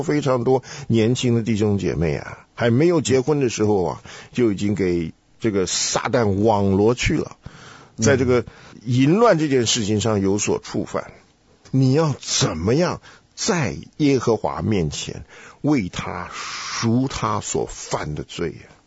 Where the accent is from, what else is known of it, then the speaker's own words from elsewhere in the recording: China; 这个文化大革命的血啊，还在我们中国人心里面流，不知道流到什么时候才会停啊。